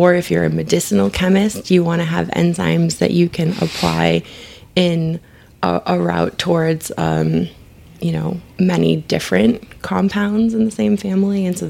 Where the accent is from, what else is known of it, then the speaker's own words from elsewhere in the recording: Michigan, United States; We're not physically in Michigan right now, but I am from Michigan and it's winter.